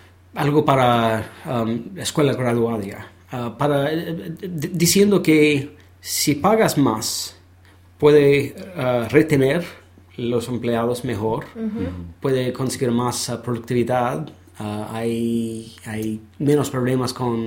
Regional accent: Brooklyn, New York, United States; born there; Spanish is a second language; En Brooklyn.

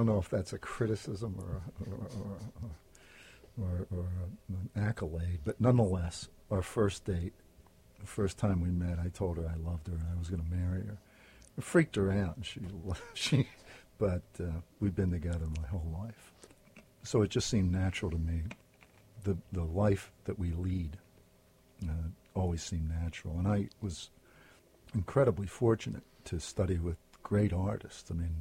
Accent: Brooklyn, New York, United States; also born or lived in Baltimore; As a kid, I grew up in Brooklyn, Baltimore, and then moved to Brooklyn, New York. So I'm a Brooklyn boy in two senses.

